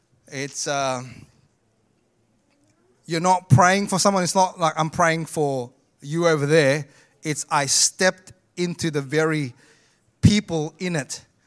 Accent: Indonesia; English is a second language; I came from Indonesia.

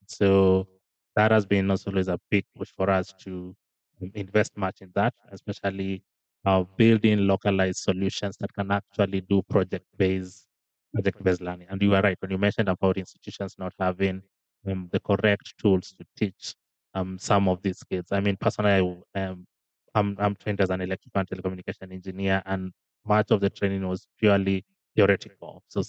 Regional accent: Kenya; So I've born and bred in Kenya and gone through the whole public education system.

